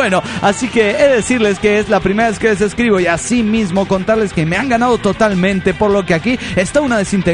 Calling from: Cabo San Lucas, Baja California, Mexico; de Los Cabos, Baja California, México.

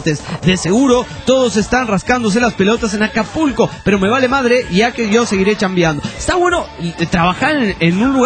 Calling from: Potosí, Bolivia; de la Vía Imperial de Carlos V de Potosí, en Bolivia.

